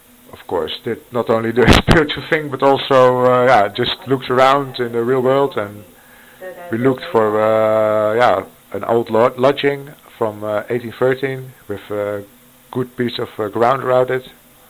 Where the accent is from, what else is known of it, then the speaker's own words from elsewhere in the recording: Netherlands; from the Netherlands